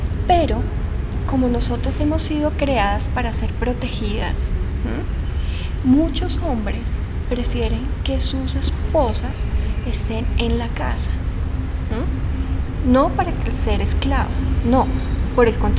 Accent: Colombia; como colombiana, como occidental musulmana

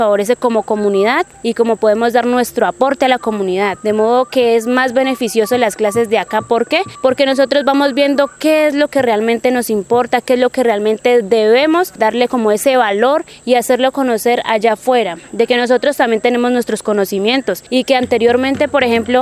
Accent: Toribío, Cauca, Colombia; vengo del territorio de Toribío. Actualmente vivo en el resguardo de López Adentro.

